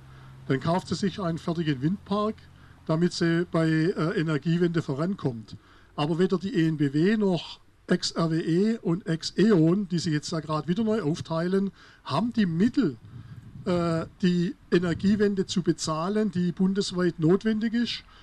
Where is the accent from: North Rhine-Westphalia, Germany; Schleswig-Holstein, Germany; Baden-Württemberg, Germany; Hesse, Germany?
Baden-Württemberg, Germany; Also nicht nur bei uns in Baden-Württemberg werden übrigens keine neuen Windräder mehr gebaut